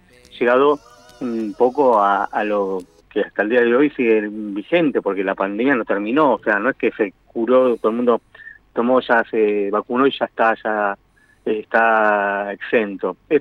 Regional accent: Argentina; como argentinos

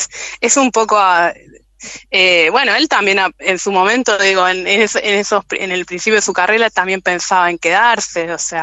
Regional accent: Rosario, Santa Fe, Argentina; Quería ir a Rosario, quería recorrer, yo soy rosarina

